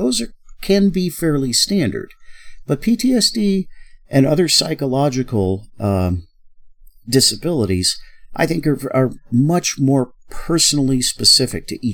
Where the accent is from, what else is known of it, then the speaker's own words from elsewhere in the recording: Alaska, United States; And I grew up in Alaska. I grew up mushing huskies and malamutes, which is where I got my experience with the animals.